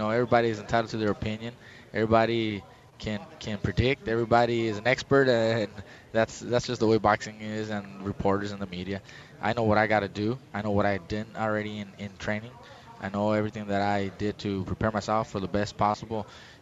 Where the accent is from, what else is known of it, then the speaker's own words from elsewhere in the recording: Oxnard, California, United States; You know, I'm from Oxnard, and ever since I was like 6-7 years old